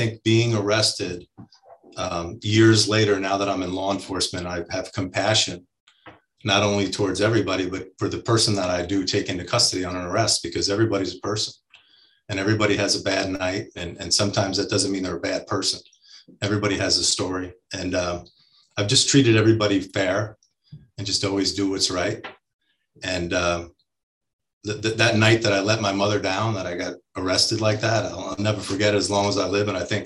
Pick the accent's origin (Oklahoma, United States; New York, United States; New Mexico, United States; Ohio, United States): New York, United States; now in Florida, United States; moved to Florida in 2003. I grew up in New York. I had a single mom.